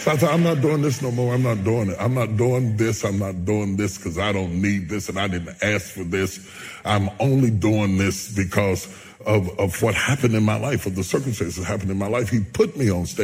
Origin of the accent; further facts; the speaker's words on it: West Virginia, United States; I'm a country boy. I'm from West Virginia.